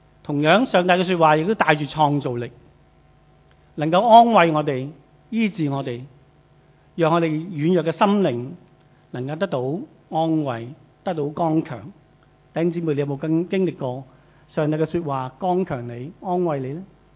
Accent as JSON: {"language": "Chinese", "region": "Guangdong", "country": "China", "said": "我们广东人的讲法就是很远的意思"}